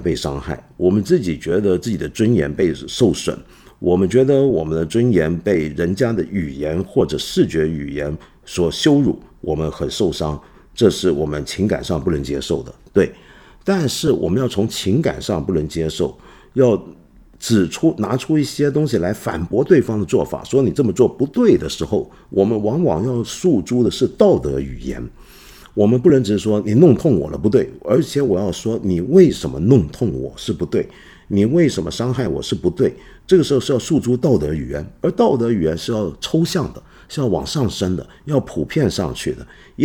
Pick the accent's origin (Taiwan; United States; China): China; 用我们中国人熟悉的方法讲，我们中国人讲什么呢？己所不欲，勿施于人。